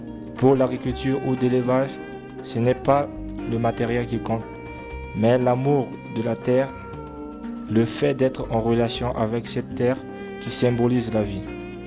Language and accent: French; Central African Republic; j'ai grandi en Centrafrique pendant 17 ans.